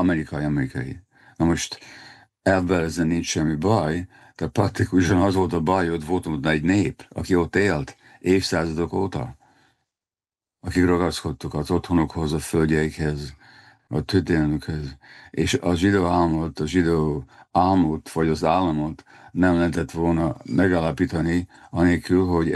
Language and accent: Hungarian; Budapest, Hungary; még a fiatalkoromban, a gyerekkoromban, tehát Budapesten is tapasztaltam antiszemitizmust iskolába például.